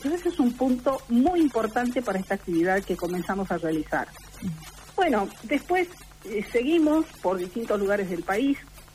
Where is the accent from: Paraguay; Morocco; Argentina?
Argentina; Salta; la primera gruta que se inauguró fue a los pies del volcán Socompa, en mi tierra, en Salta.